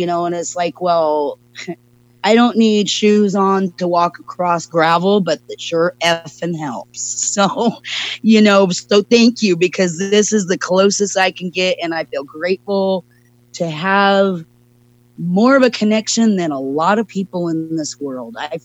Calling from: Lake Tahoe, California, United States; I'm an alcoholic, and I am calling from Lake Tahoe in Northern California, United States.

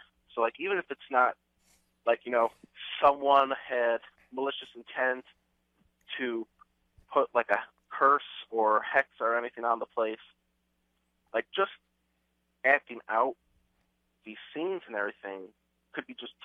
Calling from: Whiting, Indiana, United States; Whiting, Indiana.

